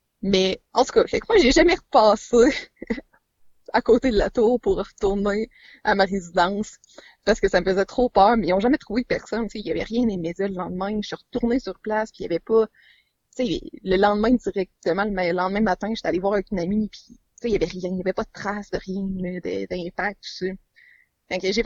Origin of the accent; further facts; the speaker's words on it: Ottawa, Ontario, Canada; now in Quebec City, Canada; Là, j'habite à Québec, mais je viens de la région d'Ottawa.